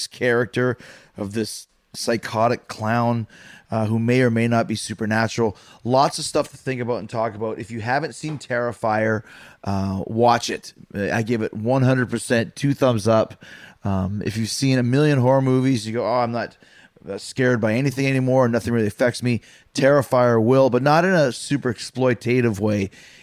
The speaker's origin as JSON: {"language": "English", "country": "Canada", "said": "And it's funny because I'm from Canada."}